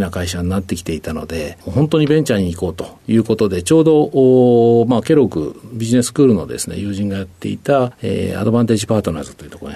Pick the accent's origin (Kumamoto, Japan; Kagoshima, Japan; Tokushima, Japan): Tokushima, Japan; はい、徳島県の徳島市になります。